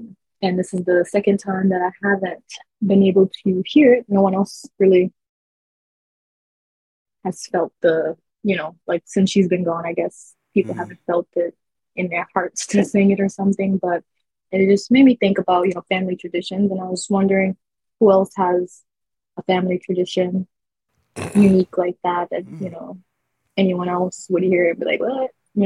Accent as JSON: {"language": "English", "town": "New York City", "region": "New York", "country": "United States", "said": "I'm from New York City, Brooklyn."}